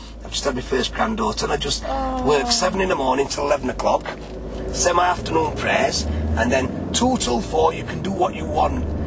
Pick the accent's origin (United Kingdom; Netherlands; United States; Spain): United Kingdom; Handsworth, West Midlands; I still live at Handsworth. Mm-hmm. Still born, I'm born and bred in Handsworth. I still live in Handsworth.